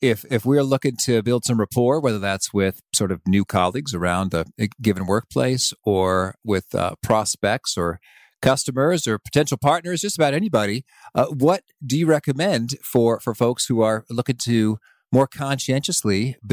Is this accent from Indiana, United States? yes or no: no; Danville, Illinois, United States; You know, I grew up in Danville, Illinois, about 3 hours away. But I've spent almost my whole life in Illinois.